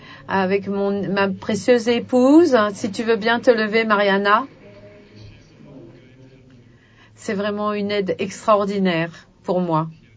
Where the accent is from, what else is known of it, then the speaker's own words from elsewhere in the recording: Brașov, Brașov County, Romania; Bonjour. Je viens de Brașov, en Roumanie.